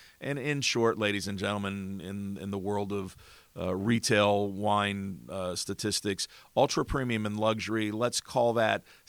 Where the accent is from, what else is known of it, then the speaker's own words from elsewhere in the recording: Rust Belt, United States; as a 59-year-old dude, born and raised in the Rust Belt, corn-fed white boy, as I like to call myself